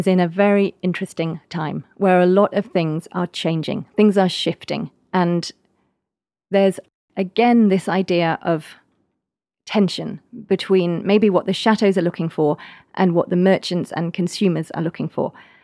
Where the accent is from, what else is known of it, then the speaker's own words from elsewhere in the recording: England, United Kingdom; Well, I can tell you as an English person, one of the things I love is you can now get tea in the chateaus.